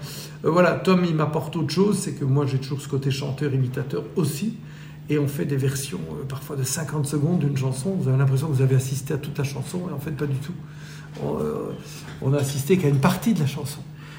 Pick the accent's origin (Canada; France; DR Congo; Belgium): Belgium; il faut savoir que ma mère est française, née au Salvador, et mon père est anglais, né à Alexandrie, donc je suis un vrai belge.